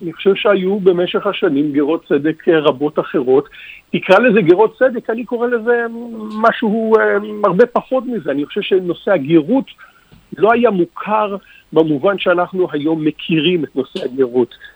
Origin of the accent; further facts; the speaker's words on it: Haifa, Haifa District, Israel; אני יליד חיפה, גדלתי בעיר היפה הזו